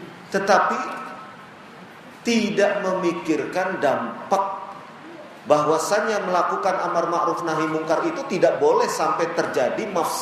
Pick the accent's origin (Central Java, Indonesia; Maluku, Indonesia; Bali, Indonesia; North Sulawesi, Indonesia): Central Java, Indonesia; Surakarta; saya kan berasal dari Solo ini bapak-bapak, Solo Jawa Tengah.